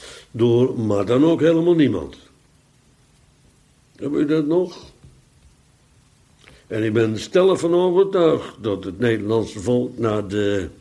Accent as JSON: {"language": "Dutch", "country": "Netherlands", "said": "En toch ben ik een Nederlander. Toch zelfs met blank en met blauwe ogen en ook nog een man."}